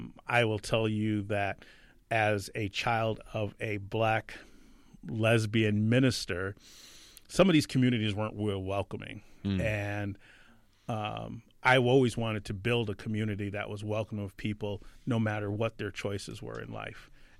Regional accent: Boston, Massachusetts, United States; born there; also born or lived in New Haven / Saratoga Springs / New York City / Harrisburg; I was born in Boston, Massachusetts, my mother is a political activist, minister, and social activist. Because of that, we moved around a lot.

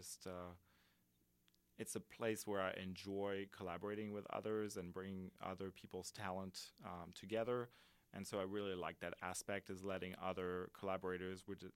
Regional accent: southern France, France; English is a second language; moved away as an adult; now in United States; I'm from southern France, where I grew up and went to school. And when I was 20 years old, I was dedicated to finding a program abroad.

